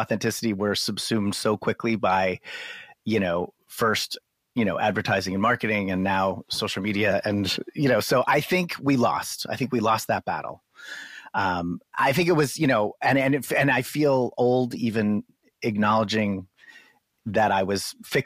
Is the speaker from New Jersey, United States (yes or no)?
yes; New Jersey, United States; you know, growing up in New Jersey, it is, you know, that is a familiar character.